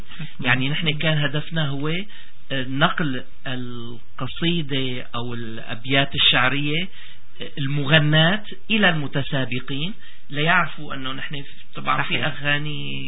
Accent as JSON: {"language": "Arabic", "country": "Syria", "said": "كنت أنا معهم من سوريا"}